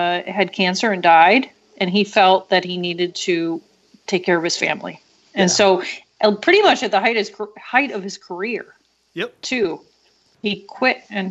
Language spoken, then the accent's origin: English; Canada; Maybe it's because they just think like, oh, we're Canadian. We're so nice about everything.